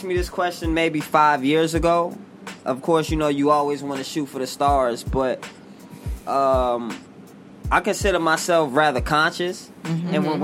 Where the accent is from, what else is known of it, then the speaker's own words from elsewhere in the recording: Bronx, New York, United States; I'm from the Bronx, New York. I was 13, 14 of us growing up in a 3-bedroom apartment. I'm the first person in my family to go to college.